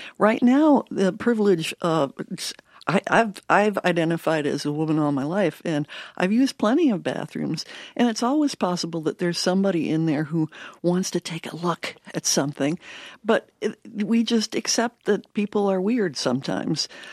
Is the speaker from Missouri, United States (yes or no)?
no; Georgia, United States; I grew up in Georgia in the 1950s